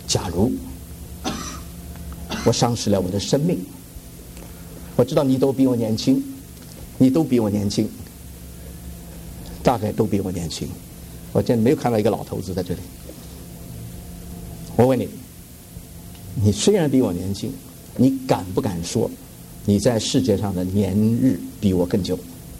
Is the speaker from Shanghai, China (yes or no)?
yes; Shanghai, China; 我们上海人叫做呛